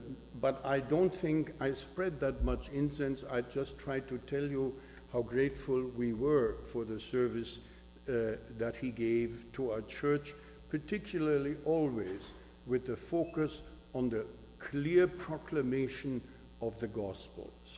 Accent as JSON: {"language": "English", "town": "Edmonton", "region": "Alberta", "country": "Canada", "tie": "born or raised there", "said": "I spent most of my ministry serving in our sister church in Germany. That's the reason I sound like I stepped off the boat yesterday, even though I grew up in Edmonton."}